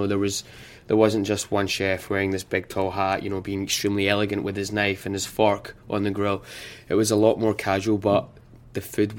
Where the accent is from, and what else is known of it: Glasgow, Scotland, United Kingdom; born or raised there